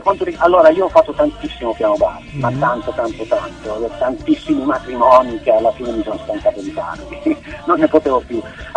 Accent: Matera, Basilicata, Italy; moved away as an adult; now in Milan, Italy; Poi io di origine sono di Matera, arrivo dalla Basilicata. Poi mm-hmm. a 20 anni mi sono spostato qui a Milano con mio fratello

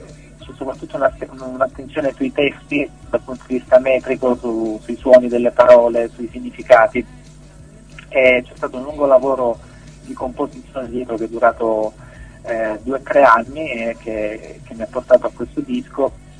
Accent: Lecce, Apulia, Italy; now in Bologna, Italy; Poi dopo mi sono trasferito a Bologna, perché io sono di Lecce.

